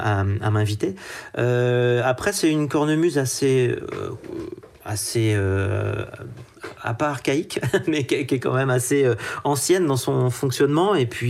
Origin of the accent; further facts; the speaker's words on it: Pays de la Loire, France; Moi, je viens du nord de la Vendée.